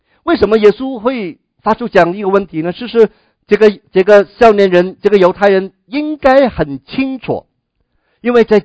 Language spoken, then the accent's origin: Chinese; China; 特别我们中国人都在这方面是非常非常有这个的观念的哈